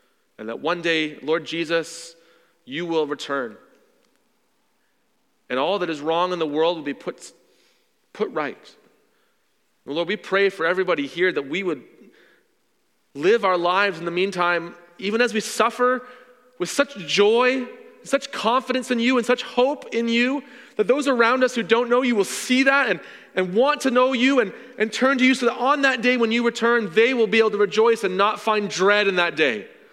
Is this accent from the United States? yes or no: no; Canada; for most of us, born and raised in Canada, God hasn't asked us to suffer much for him.